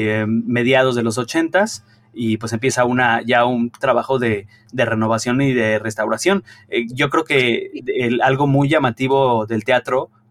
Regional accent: Mexico; Yo como mexicano, teniendo tantas joyas arquitectónicas en México

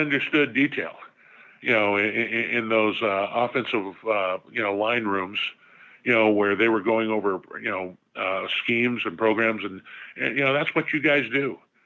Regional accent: California, United States; I grew up about 10 miles from Disneyland, and back when it was an orange grove.

